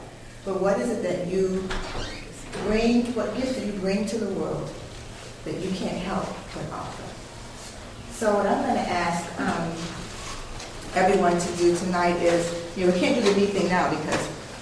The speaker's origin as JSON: {"language": "English", "town": "Rock Island", "region": "Illinois", "country": "United States", "said": "I am from Illinois, Rock Island, Illinois."}